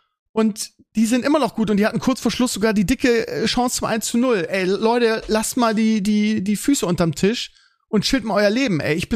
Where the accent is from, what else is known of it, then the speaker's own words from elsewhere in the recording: Bremen, Germany; Das ist einfach für mich als Bremer ein sympathischer Verein.